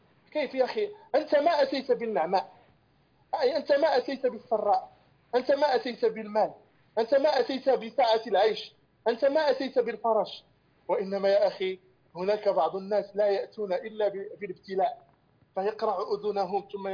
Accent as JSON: {"language": "Arabic", "country": "Morocco", "said": "قبل أن يدور عليها الحول عندنا في المغرب"}